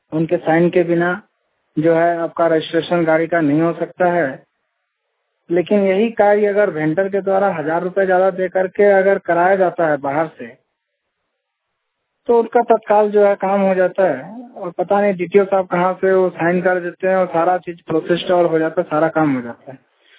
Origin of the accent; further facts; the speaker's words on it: Jharkhand, India; मैं झारखंड राज्य के जिला सैकड़ा खरसवां का रहने वाला हूँ।